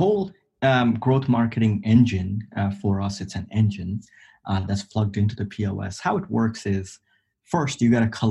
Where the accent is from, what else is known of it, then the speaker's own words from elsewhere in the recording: Nepal; moved away as an adult; now in United States; So, you know, my beginning, I'm from Nepal. I came here in US back in 2003 to go to school.